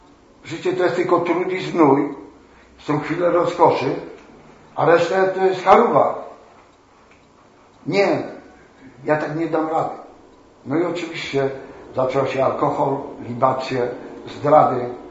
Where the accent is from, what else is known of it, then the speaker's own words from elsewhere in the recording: Oświęcim, Lesser Poland, Poland; now in Warsaw, Poland; ja pochodzę z Oświęcimia, z Warszawy, mam żonę, dlatego teraz mieszkam w Warszawie.